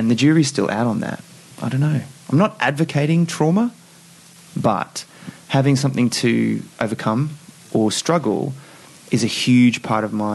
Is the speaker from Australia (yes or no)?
yes; Brisbane, Queensland, Australia; I mean, yes, living in Brisbane, we were, at the time I didn't realise, but I guess we were quite poor.